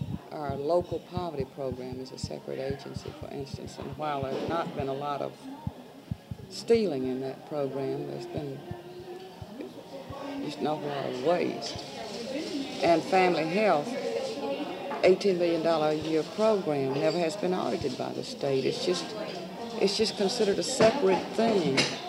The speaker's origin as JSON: {"language": "English", "town": "Philadelphia", "region": "Mississippi", "country": "United States", "said": "Well, I'm from Mississippi, and I know more about it at the local level, like the board of supervisors and whatnot."}